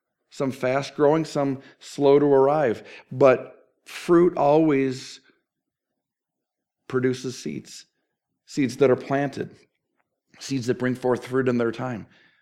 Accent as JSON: {"language": "English", "region": "Minnesota", "country": "United States", "tie": "born or raised there", "said": "Growing up in Minnesota, we had two apple trees in our backyard."}